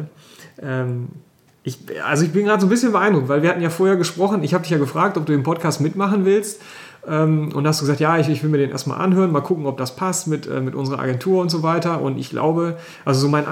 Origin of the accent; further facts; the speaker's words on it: Hille, North Rhine-Westphalia, Germany; Ja, ich komme ja auch aus dem Kaff, weißt du?